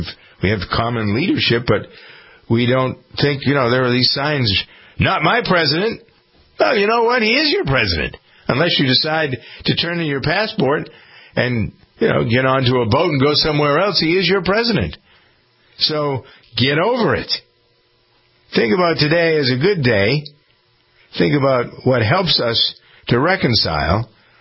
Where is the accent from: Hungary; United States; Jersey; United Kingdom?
United States; the fact that I'm an American or you're an American